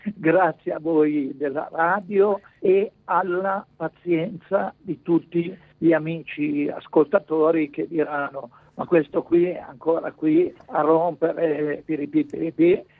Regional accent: Genoa, Liguria, Italy; Tu pensa che da genovesi non abbiamo mai minimamente pensato ad un risvolto economico facendo musica.

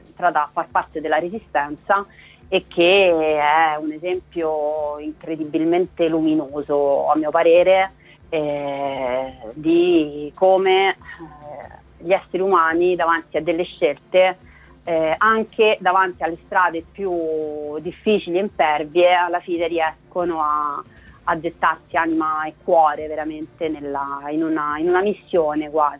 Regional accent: Rome, Lazio, Italy; io sono nata a Roma, sono studiata a Roma è la mia città

